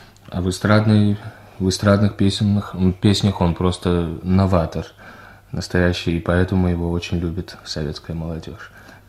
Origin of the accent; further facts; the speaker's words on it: Baku, Azerbaijan; Первые мои спектакли состоялись в моем родном городе Баку.